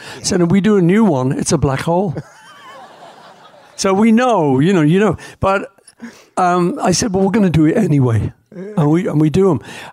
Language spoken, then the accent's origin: English; Liverpool, North West England, United Kingdom; I was just some kid growing up in Liverpool.